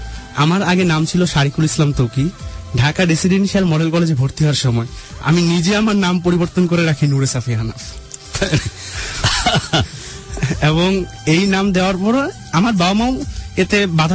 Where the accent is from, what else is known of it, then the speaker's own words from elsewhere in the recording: Jamalpur, Mymensingh Division, Bangladesh; আমার জন্ম জামালপুরে, একটি মফস্বল শহর, কিন্তু মফস্বল শহর হলেও আমি আমার সেই জামালপুর শহরটা, সেই শহরটাকে নিয়েই বেঁচে থাকতাম।